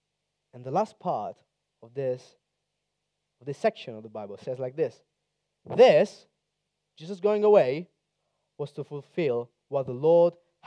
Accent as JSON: {"language": "English", "town": "Rome", "region": "Lazio", "country": "Italy", "said": "I come from Rome. My girlfriend is in Sicily right now."}